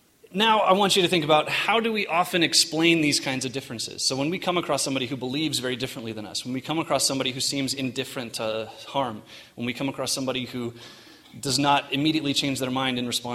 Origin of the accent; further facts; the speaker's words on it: Western Canada, Canada; I was born and raised in Mormon in Western Canada. I come from a long line of Mormons